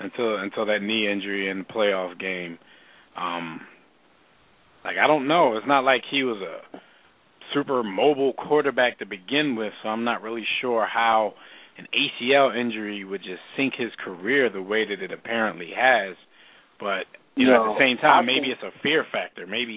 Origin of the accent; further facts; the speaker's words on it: Philadelphia, Pennsylvania, United States; But if not, I'm from Philly, man.